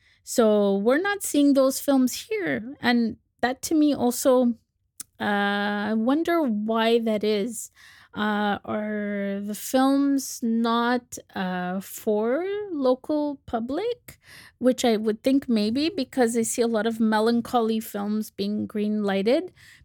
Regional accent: Canada; But what are we doing as a Canadian society here?

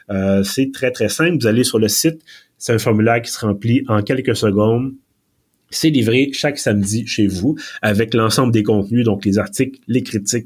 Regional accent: Quebec, Canada; accent: Quebec French; en anglais, clairement, avec mon bel accent québécois.

